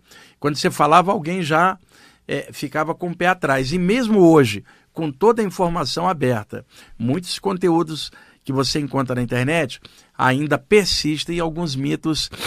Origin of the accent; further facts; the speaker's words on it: Rio de Janeiro, Brazil; ir nos grupos espirituais do Rio de Janeiro, onde eu cresci